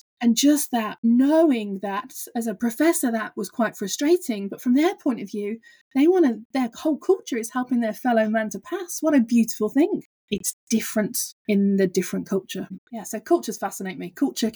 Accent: England, United Kingdom; also born or lived in Germany; I'm from England, and I lived in Germany for a while. And so I'm even more low context than most Canadians.

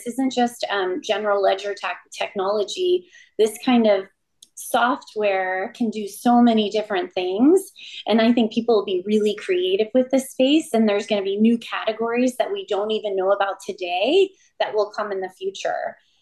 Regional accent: California, United States; I'm from California originally

